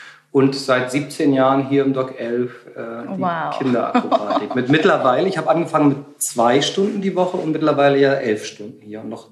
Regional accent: Berlin, Germany; Wir kommen aus der DDR, wir sind in Ostberlin hier gewohnt, ich bin ja auch groß geworden.

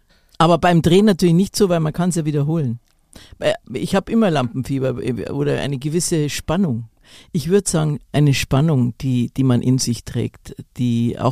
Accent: Munich, Bavaria, Germany; Ich bin ein Münchner Kind, bin gern daheim.

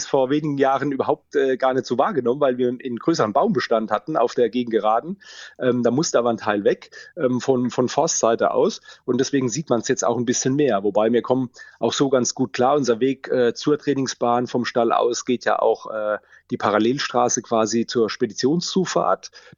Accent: Mannheim, Baden-Württemberg, Germany; also ich bin Mannheimer

